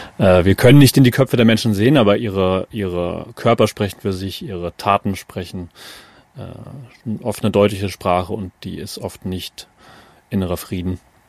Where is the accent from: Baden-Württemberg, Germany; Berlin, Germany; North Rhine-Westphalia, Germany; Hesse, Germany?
Hesse, Germany; Frankfurt; Ich bin Frankfurt am Main geboren, vor dieser Stadt aufgewachsen